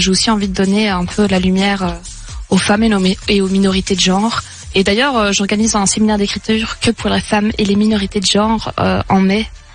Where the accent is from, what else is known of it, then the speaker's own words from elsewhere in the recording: Flanders, Belgium; accent: Flemish; J'ai un accent très... Flams.